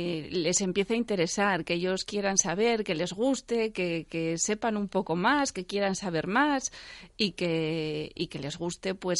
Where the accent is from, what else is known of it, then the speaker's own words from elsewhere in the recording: Asturias, Spain; porque los dos padres somos asturianos.